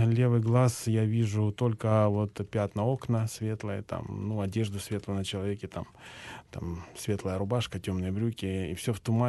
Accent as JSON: {"language": "Russian", "town": "Krasnyi Luch", "region": "Luhansk Oblast", "country": "Ukraine", "tie": "born or raised there", "said": "я гражданин Украины, но русский по национальности, так сказать, родился и вырос в Красном Луче"}